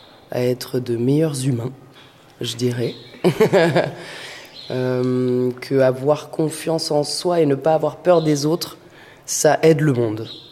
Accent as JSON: {"language": "French", "town": "Paris", "region": "Île-de-France", "country": "France", "said": "je suis metteuse en scène et professeure de théâtre. Je suis parisienne, je suis arrivée dans la région il y a 5 ans"}